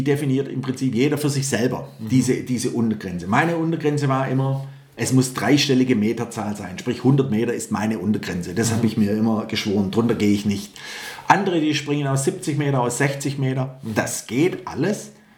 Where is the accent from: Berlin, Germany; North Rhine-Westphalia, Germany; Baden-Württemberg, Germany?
Baden-Württemberg, Germany; Stuttgart; Ich bin hier in Stuttgart-Möhringen, meine Heimat, bin ich aufgewachsen.